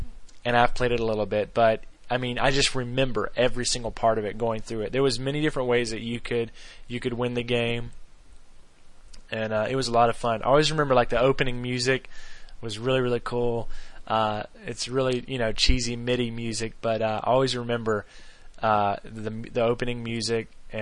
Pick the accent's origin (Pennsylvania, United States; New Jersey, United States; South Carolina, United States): South Carolina, United States; Myrtle Beach; we grew up together in the Myrtle Beach area.